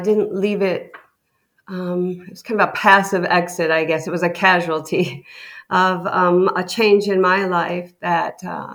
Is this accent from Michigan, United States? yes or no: yes; Michigan, United States; So I grew up in Michigan, in Lower Michigan, the Lower Peninsula, the mitten part, as they say. So, and I lived on my grandfather's farm for a good bit of the time. We lived in a rural area.